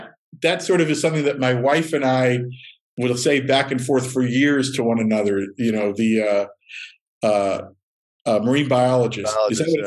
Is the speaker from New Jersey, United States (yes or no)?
yes; New Jersey, United States; bands like I'm from Jersey, but I was not the official